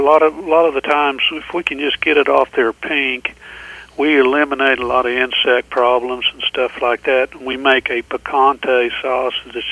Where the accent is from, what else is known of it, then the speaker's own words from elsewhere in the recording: Waynoka, Oklahoma, United States; I'm from Winoka, Oklahoma, in Woods County in the Northwest.